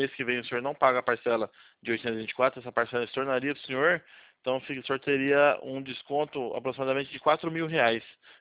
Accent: Campinas, São Paulo, Brazil; Eu estou em Campinas, eu sou de Campinas mesmo.

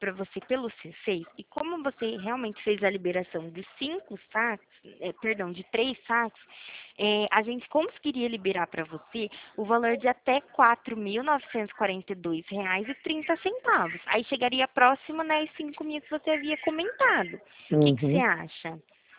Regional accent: Araras, São Paulo, Brazil; Só que não tem o banco físico aqui, em Araras, mas eu sou

